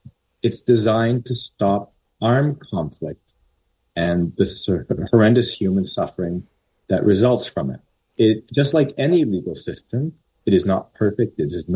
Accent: Canada; I'm Canadian.

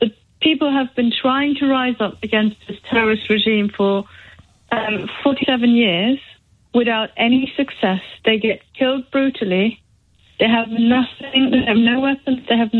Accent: Germany; got Iranian roots. My parents lived there most of their life into their 20s. And I grew up in Germany

